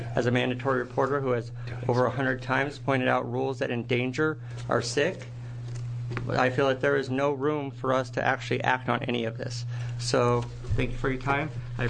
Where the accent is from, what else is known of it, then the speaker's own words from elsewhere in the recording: Oregon, United States; I'm from Lane County.